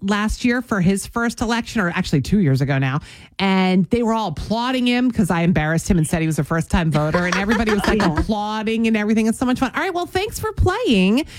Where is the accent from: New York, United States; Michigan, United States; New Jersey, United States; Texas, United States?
New Jersey, United States; Cranbury; Shout out to Cranberry, New Jersey, where I grew up.